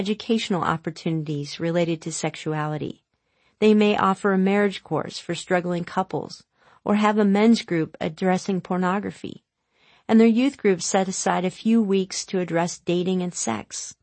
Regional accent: United States; my first language is English. I think in English and know most of the slang of my English-speaking American culture.

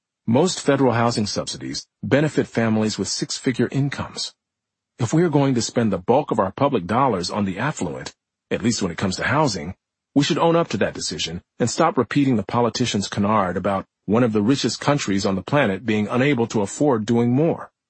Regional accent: Winslow, Arizona, United States; I was able to attend Arizona State University, a 4-hour drive from my hometown of Winslow.

